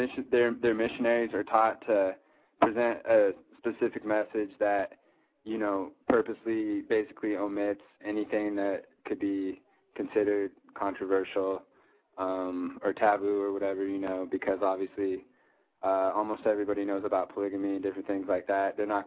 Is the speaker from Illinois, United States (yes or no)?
no; Missoula, Montana, United States; also born or lived in Hamilton, Montana; I was born in Missoula, Montana, and kind of grew up in between, you know, I lived there for a little while, and then I also lived in, there's a small town about 45 miles south of there. It's in the Bitterroot Valley. It's called Hamilton.